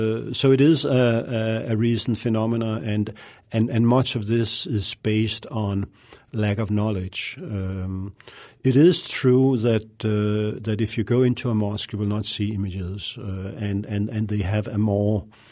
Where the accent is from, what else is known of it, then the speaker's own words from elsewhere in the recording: Denmark; English is a second language; I grew up in Denmark, a quiet, peaceful, relatively liberal country.